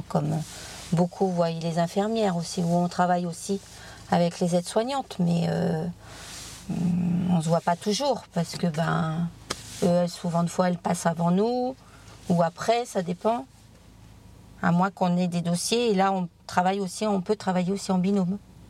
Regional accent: Pouligny, Centre-Val de Loire, France; Je suis de Pouligny chez les Cabouins.

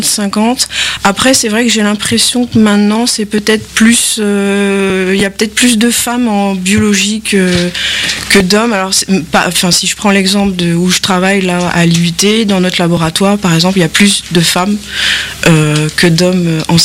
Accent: Cherbourg, Normandy, France; je suis originaire en fait de Cherbourg. dans la Manche.

